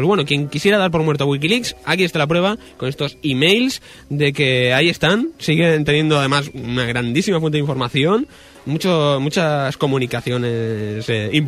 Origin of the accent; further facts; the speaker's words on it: Spain; Y encima es que somos españoles.